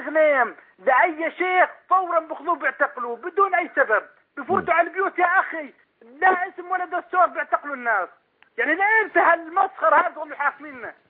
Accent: Daraa, Daraa Governorate, Syria; إحنا من درعا نطالب بإسقاط النظام من ثاني يوم

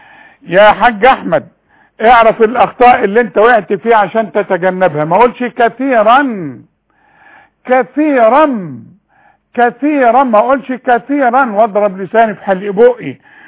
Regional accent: Faqous, Sharqia Governorate, Egypt; انا من فاجوس. امي من فاجوس وابويا من

